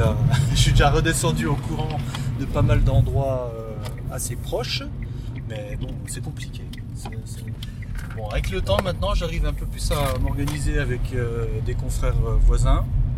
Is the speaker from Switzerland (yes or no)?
no; Bourgogne-Franche-Comté, France; Alors, ma femme, moi, on est originaire de Franche-Comté. Elle, du Haut-Jura, moi, du Haut-Doubs.